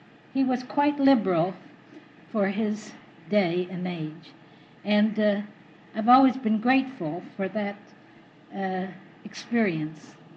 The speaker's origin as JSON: {"language": "English", "town": "Ebbw Vale", "region": "Wales", "country": "United Kingdom", "tie": "born there", "also_born_or_lived": "London", "said": "I was born in Wales in a small industrial city known as Ebbwale."}